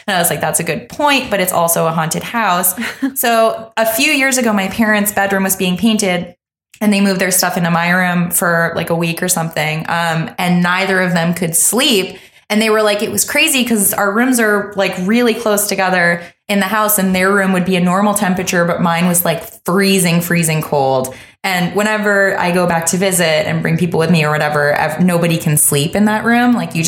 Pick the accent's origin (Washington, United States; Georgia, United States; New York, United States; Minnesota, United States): New York, United States; New York City; We come from New York City and they had been sleeping on the street side.